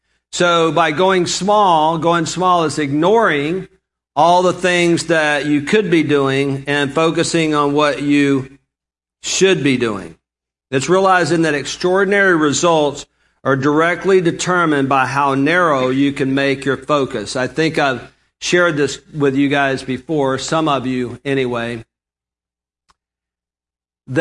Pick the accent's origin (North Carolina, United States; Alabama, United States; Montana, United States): Alabama, United States; I'm from Alabama. Listen, we can turn a one-syllable word into 7 syllables